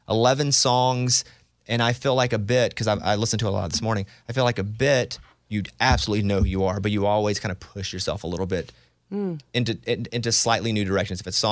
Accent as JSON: {"language": "English", "region": "Arkansas", "country": "United States", "said": "I'm from Arkansas."}